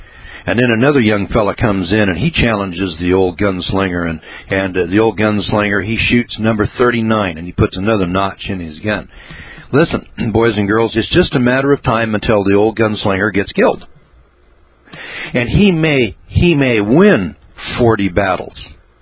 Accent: United States; because I'm an American and I'm one of the guys that's paying the taxes to build all these nukes

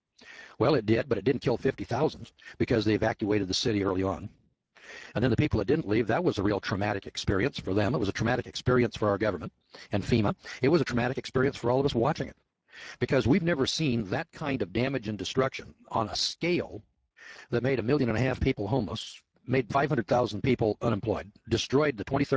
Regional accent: Eureka, California, United States; My God, I came from Eureka, California. The population of the city is only 30,000.

